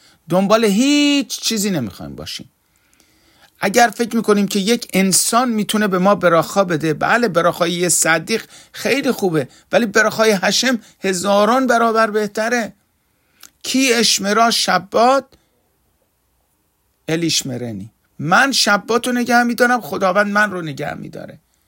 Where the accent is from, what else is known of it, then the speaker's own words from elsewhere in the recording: Iran; ما افرادی مثل ما که از ایران اومدیم،